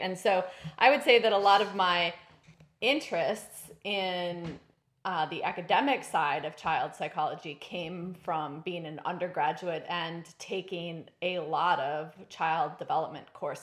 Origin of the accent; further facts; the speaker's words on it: Minnesota, United States; Well, I grew up in Minnesota, near the Twin Cities area, which is maybe not surprising since I did my undergrad degree in Minnesota and my graduate degree in Minnesota.